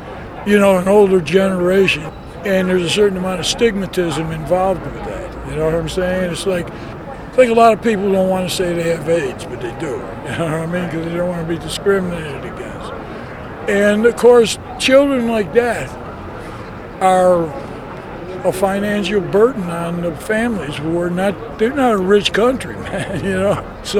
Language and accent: English; United States; You know, I'm an American and I'm proud of that.